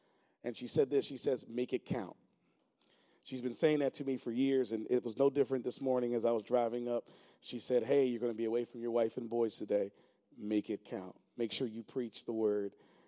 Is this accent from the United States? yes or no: yes; Lancaster, Pennsylvania, United States; I'm from Lancaster, Pennsylvania. We say Lancaster. There's no A. It's just an I.